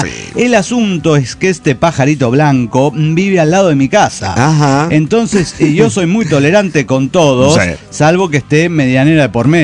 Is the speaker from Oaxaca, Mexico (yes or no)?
no; Guadalajara, Jalisco, Mexico; de Guadalajara, Jalisco